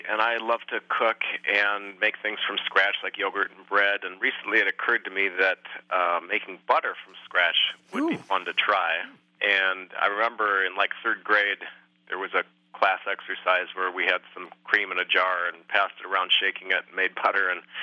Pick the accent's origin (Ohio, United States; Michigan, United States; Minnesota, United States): Minnesota, United States; Edina; Well, actually, I grew up in a suburb of Minneapolis called Edina.